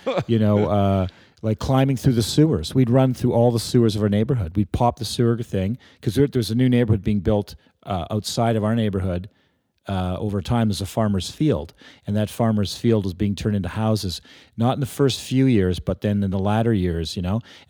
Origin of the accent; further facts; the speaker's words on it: Montreal, Quebec, Canada; also born or lived in Vancouver; No, we lived in Vancouver from, I was born in 61. And we moved the centennial year, we moved to Montreal when the big 100-year anniversary